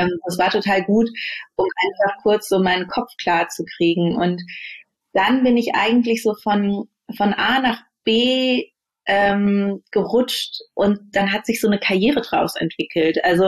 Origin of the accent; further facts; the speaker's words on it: Berlin, Germany; Ich bin Berlinerin, Geborene.